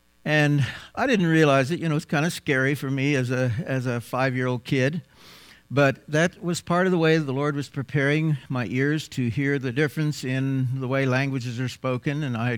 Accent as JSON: {"language": "English", "country": "United States", "accent": "American", "said": "And they heard my American accent, and they'd all gather around me, and they'd say, oh, go on, speak a little bit."}